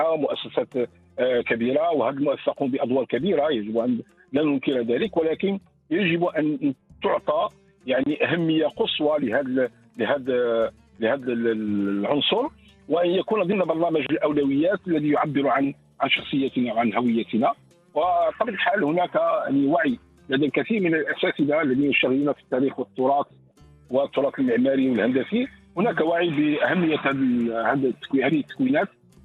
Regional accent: Morocco; هذه كلها عناصر إيجابية بالنسبة إلينا كمغاربة على أننا نحن في الطريق الصحيح

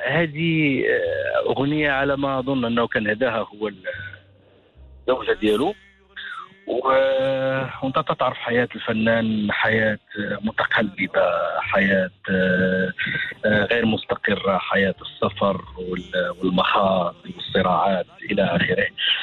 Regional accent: Morocco; بهذا الغناء الشعبي الخاص بنا احنا كمغاربة

